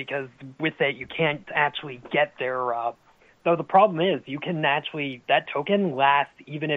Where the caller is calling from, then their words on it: Massachusetts, United States; Massachusetts.